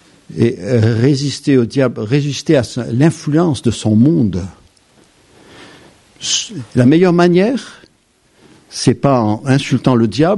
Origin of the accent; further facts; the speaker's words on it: Algeria; Je vous apprends rien pour dire que j'ai grandi en Algérie, hein.